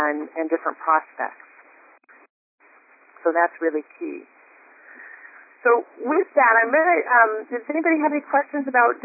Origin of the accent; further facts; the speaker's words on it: Spokane, Washington, United States; We're both from Spokane, Washington. So in my notes, I'll write Spokane, Washington, so that I can easily connect with him at that level. Hey … from Spokane.